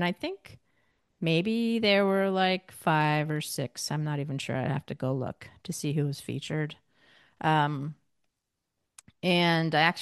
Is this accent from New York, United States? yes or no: yes; New York, United States; moved away; even though I grew up in New York State. I haven't been there forever since 87.